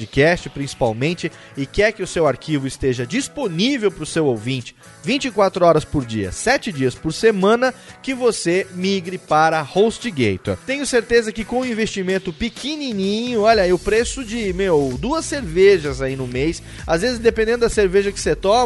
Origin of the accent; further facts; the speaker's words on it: Pardinho, São Paulo, Brazil; Depois de 20 anos, eu estou voltando agora para minha terra natal